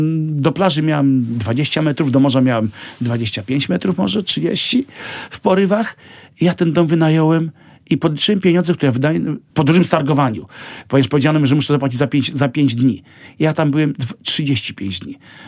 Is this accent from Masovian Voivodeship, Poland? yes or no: no; Lublin Voivodeship, Poland; Pewnie wrócę tutaj kiedyś na te bardzo stare lata do tej mojej wioski pod Lublinem.